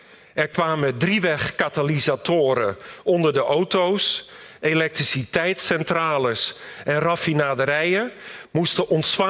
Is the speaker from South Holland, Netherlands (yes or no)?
yes; Rotterdam, South Holland, Netherlands; Ik groeide op in de Rotterdamse wijk Katendrecht. Toen bruisend en berucht. Nu bruisend en beroemd.